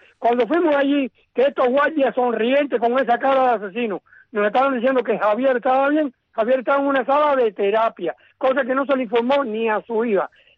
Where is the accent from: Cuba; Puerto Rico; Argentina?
Cuba; con toda la responsabilidad que me asiste como cubano y como ciudadano cubano